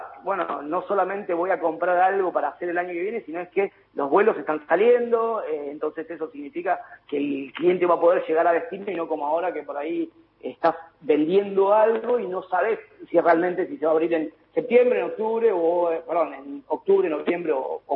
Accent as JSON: {"language": "Spanish", "country": "Argentina", "said": "porque como soy argentino"}